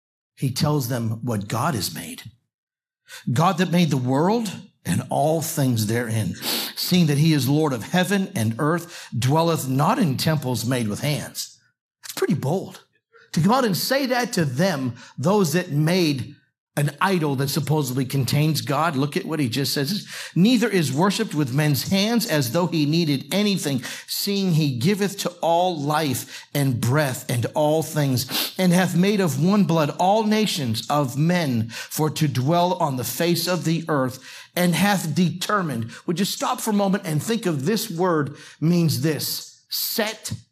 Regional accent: Boston, Massachusetts, United States; moved away as an adult; also born or lived in Florida; Then he knew I would move from Boston at 18 to Florida. He knew as I was growing up in Boston that I went to a church that was a Baptist church for 18 years

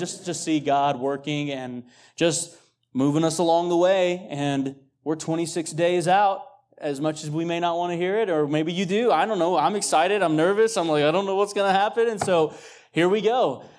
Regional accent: Abilene, Texas, United States; This weekend, we were at my church that I grew up at in Abilene

